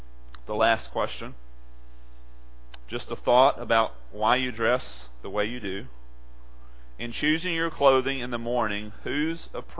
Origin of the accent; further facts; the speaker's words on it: Texas, United States; I grew up in East Texas, very far south and east, about as far south and east as you can get. 5 miles from the border of Louisiana, 10 miles or 15 miles from the coast of the Gulf of Mexico.